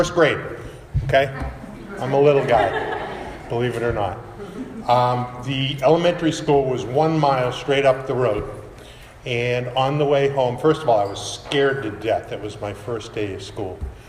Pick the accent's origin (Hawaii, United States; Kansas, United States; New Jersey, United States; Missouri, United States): Hawaii, United States; now in Florida, United States; moved here to Florida. And, you know, my recollection is he and Bruce and the rest of the group, I was the guy from Hawaii, and they were afraid I was going to change the group.